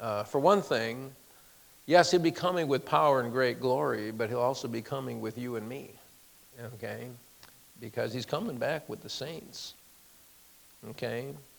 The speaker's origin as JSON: {"language": "English", "country": "United States", "said": "You know, as an American, I'm proud of that part of our history."}